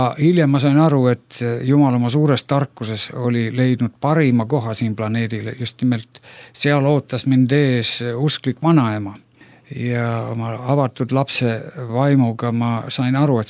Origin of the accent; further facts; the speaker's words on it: Pärnu, Pärnu County, Estonia; Ma sündisin Pärnus ja õppisin siis, oli esimeses keskkoolis ja neljandas keskkoolis.